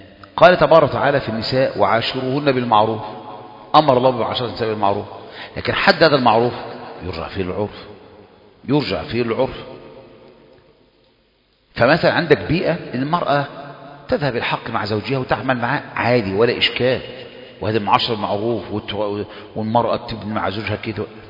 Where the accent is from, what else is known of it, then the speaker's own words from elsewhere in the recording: Egypt; عندنا في مصر